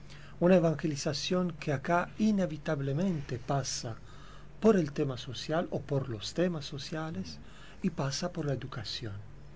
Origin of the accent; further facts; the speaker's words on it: Paraguay; como paraguayos